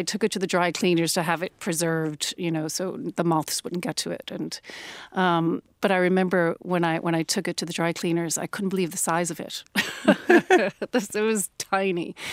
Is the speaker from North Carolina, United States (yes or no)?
no; Long Island, New York, United States; Well, I grew up in New York. I grew up in a suburb in Long Island.